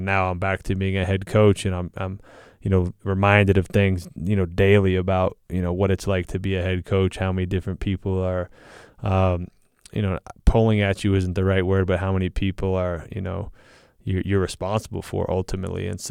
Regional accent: the South, United States; now in Utah, United States; You know, growing up in the South, the dating pool on the LDS side was limited. So, you know, I always kind of wanted to move out west.

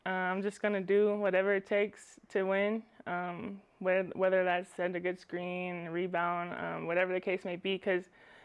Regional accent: Oklahoma, United States; because I come from Oklahoma, so everything's just flat there.

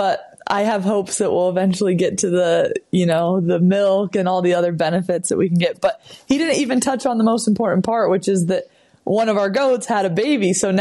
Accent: Utah, United States; has been really fun to be back in my home state with all our family and friends around me here.

